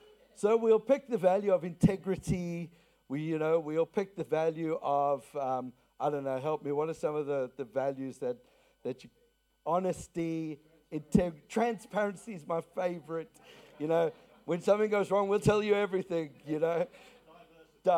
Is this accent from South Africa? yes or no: yes; South Africa; I grew up in South Africa, and I was a young man.